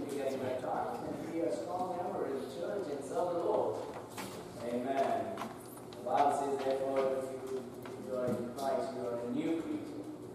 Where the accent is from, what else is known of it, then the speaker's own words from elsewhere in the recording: Goa, India; I come all the way from Goa, India. Goa is a state, India is a country. And in Goa, I pastor the Grace and Truth Baptist Church.